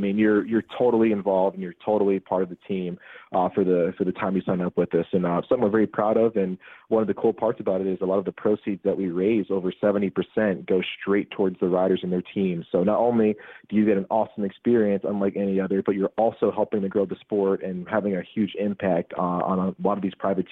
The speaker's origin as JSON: {"language": "English", "region": "New England", "country": "United States", "said": "I'm from New England originally, so I think I have to say Patriots."}